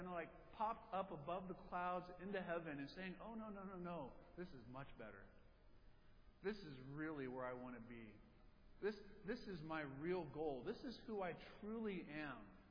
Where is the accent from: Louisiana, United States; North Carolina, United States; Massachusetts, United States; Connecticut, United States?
North Carolina, United States; I grew up in North Carolina, and I remember businesses being closed on Sunday